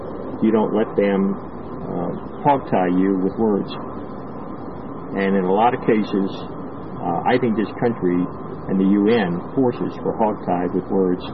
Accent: Baltimore, Maryland, United States; I was born and raised in Baltimore, and I remember distinctly the black people told to sit at the rear of the bus

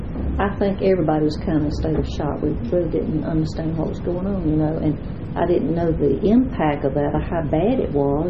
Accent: Wilson, North Carolina, United States; born there; Well, I was born in Wilson, North Carolina. I was the only girl in a family of seven.

